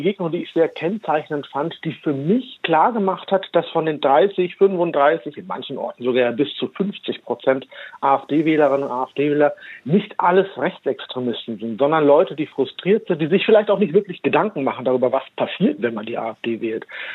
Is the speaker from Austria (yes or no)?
no; Germany; born there; ich bin ja Deutscher mit Migrationsgeschichte. Ich selbst bin zwar in Deutschland geboren, aber meine Eltern sind aus Pakistan gekommen, haben Wurzeln in Indien.